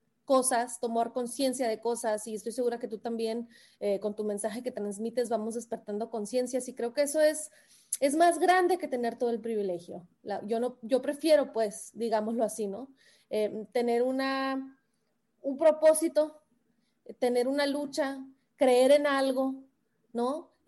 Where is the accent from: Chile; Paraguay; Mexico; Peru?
Mexico; now in New York, United States; como sabes, soy mexicana y mexicana que vive muy en el norte, ¿no? Estoy en Nueva York.